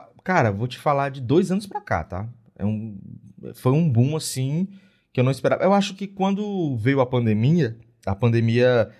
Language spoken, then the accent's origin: Portuguese; Fortaleza, Ceará, Brazil; sou de Fortaleza.